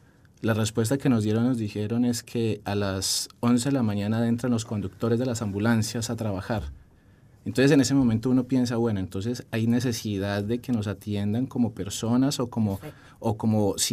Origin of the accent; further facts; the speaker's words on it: Pereira, Risaralda, Colombia; yo vengo de la ciudad de Pereira.